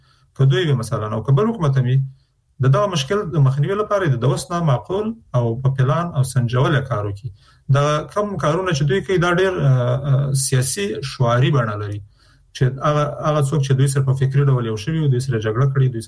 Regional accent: Afghanistan; نو چون موږ د افغانستان خلک یو، د افغانستان په هر فرد کې هغه نظام کې چې بیرون د نظام یې موږ په مکلفیت لرو

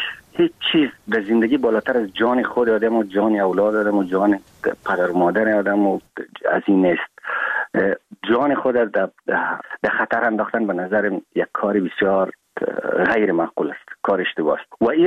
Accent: Afghanistan; و به عنوان یک افغان و یک مهاجر افغان

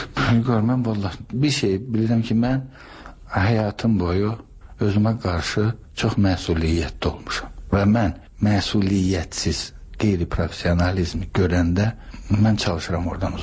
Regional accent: Khankendi, Karabakh, Azerbaijan; born there; Mən anadan olmuşam Xankəndində.

